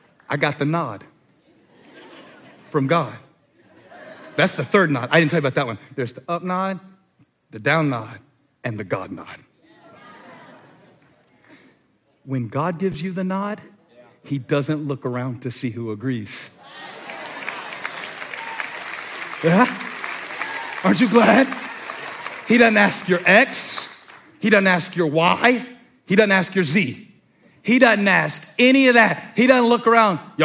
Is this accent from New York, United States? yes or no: no; Moncks Corner, South Carolina, United States; because I'm from Monk's Corner.